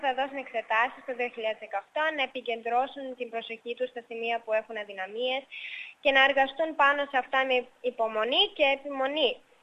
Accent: Greece; στην επερηφάνεια που νιώθω ότι είμαι Ελληνίδα και που μιλώ την ελληνική γλώσσα.

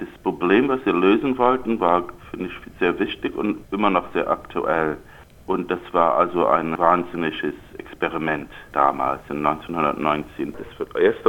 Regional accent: England, United Kingdom; born there; German is a second language; also born or lived in New York / Berlin; ich bin in England geboren, da war mein Vater zurzeit an der Bristol-Universität und dann sind wir auch nach Amerika, nach New York gezogen. Aber ich habe dann auch eine Weile in Berlin gewohnt

